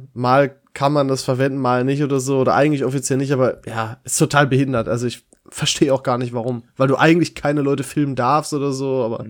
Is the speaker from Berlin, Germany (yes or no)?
no; Dorsten, North Rhine-Westphalia, Germany; In meiner Heimat in Dorsten, da gibt's eine Straße